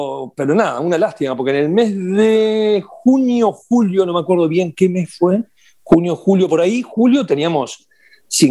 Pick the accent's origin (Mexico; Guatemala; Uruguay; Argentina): Uruguay; Soy local, claro. Soy uruguayo, claro.